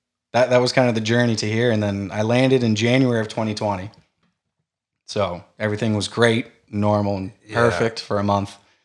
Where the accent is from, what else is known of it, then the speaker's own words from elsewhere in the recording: Oakville, Ontario, Canada; I'm from Ontario, Oakville, Ontario.